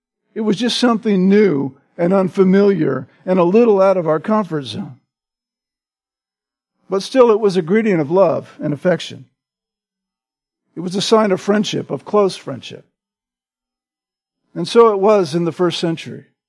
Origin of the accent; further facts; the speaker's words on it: United States; And as an American, right, who was new to that game